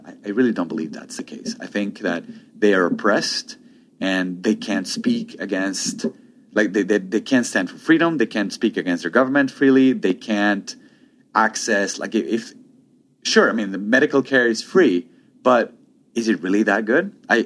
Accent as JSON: {"language": "English", "town": "Valencia", "region": "Carabobo", "country": "Venezuela", "tie": "born or raised there", "also_born_or_lived": "Caracas", "said": "I was born in Caracas, the capital city. I was raised in Valencia. It's a city near Caracas. But then I did my undergrad degree in Caracas. So, like, I've been in the central region of Venezuela most of my life."}